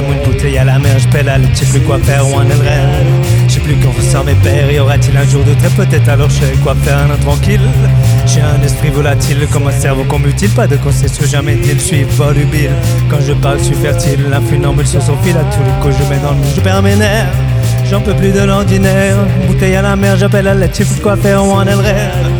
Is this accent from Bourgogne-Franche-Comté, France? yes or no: yes; Belfort, Bourgogne-Franche-Comté, France; on vient de Belfort et on est content de passer ce petit moment avec vous